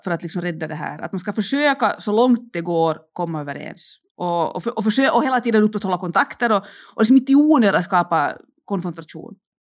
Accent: Finland; det som jag har tänkt på mycket som finländare speciellt

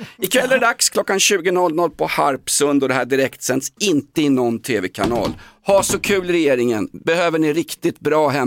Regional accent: Vällingby, Stockholm County, Sweden; Vi är ett gäng glada kamrater utifrån Vällingby där jag växte upp.

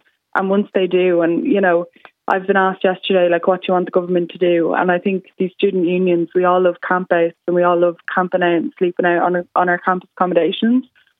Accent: Ireland; we're students, we're Irish, we've been in accommodation and education our whole lives here.

